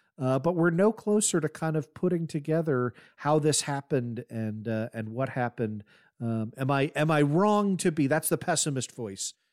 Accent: United States; It was just a moment that I hadn't experienced in this country as an American since 9/11, right?

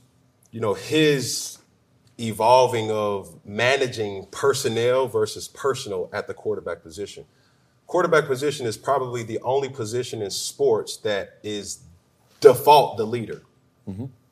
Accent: College Park, United States; By no means was I poor growing up from College Park to GS Island, so I'm from College Park.

